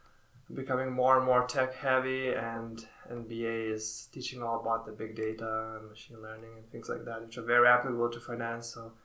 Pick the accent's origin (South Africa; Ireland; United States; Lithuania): Lithuania; Vilnius, Vilnius County; English is a second language; moved away as an adult; Yes, I'm originally from Lithuania, from the capital of Lithuania, which is Vilnius.